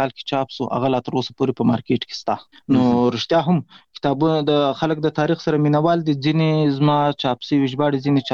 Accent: Ghazni, Afghanistan; now in Pishin, Pakistan; زه خو اصلا د افغانستان د غزنی ولایت اوسېدونکی یم، د مهاجرت شپې ورځې په پاکستان کې تیروم، په پاکستان کې زیږیدلی یم، د کوټې سره نږدې پښین ښار ګوټي ورته وایي، په دې پښین ښار کې اوسېږم

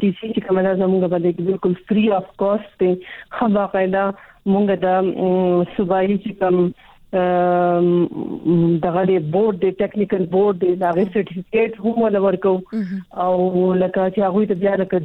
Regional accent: Swat, Khyber Pakhtunkhwa, Pakistan; زه د سوات اوسیدونکی یم

